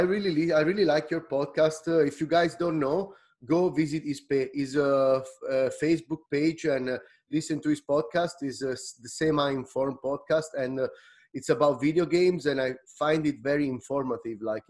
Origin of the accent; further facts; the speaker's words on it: Italy; now in Canada; I grew up in Italy, and I moved to Canada 6 years ago.